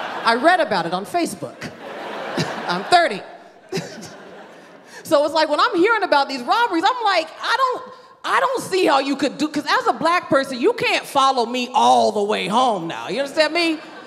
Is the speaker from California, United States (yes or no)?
yes; California, United States; I'm originally from the Bay Area near San Francisco.